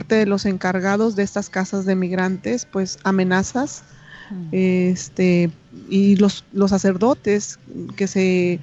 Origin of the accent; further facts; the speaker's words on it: Reynosa, Tamaulipas, Mexico; Pues sí, efectivamente soy de Reynosa, Tamaulipas. Frontera con Estados Unidos, el estado de Texas.